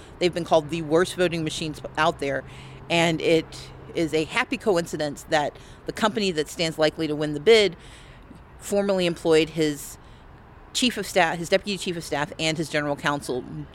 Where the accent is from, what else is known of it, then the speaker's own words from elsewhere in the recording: United States; Democracy is ours. I am an American.